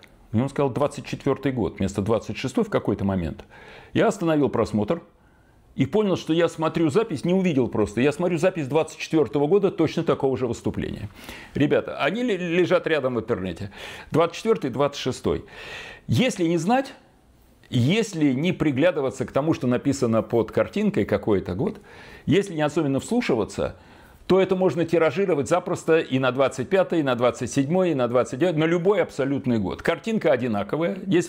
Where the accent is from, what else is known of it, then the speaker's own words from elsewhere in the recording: Saint Petersburg, Russia; в моем родном городе Санкт-Петербурге